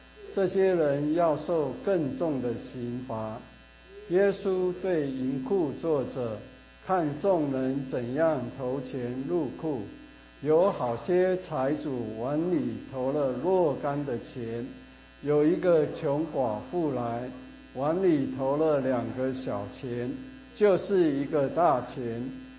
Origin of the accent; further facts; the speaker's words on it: California, United States; 我说哦，我是加州的。